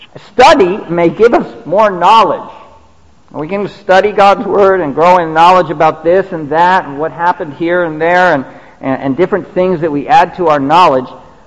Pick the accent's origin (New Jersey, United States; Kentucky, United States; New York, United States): New Jersey, United States; And if we think about missionaries like us, foreign missionaries to a different country, I grew up in New Jersey.